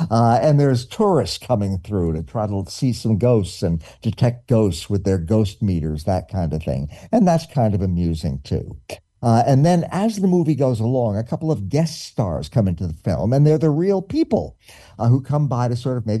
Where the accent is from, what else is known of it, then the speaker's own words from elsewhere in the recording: New York, United States; now in Baltimore, United States; I have lived in Baltimore for quite a while now, although I'm from New York before